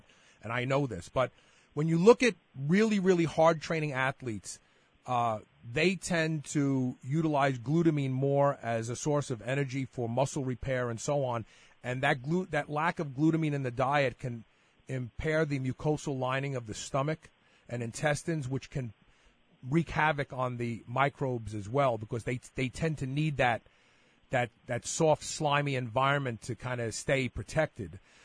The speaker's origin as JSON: {"language": "English", "region": "New York", "country": "United States", "tie": "born or raised there", "said": "it's basically like I was a farmer, even though I grew up in New York."}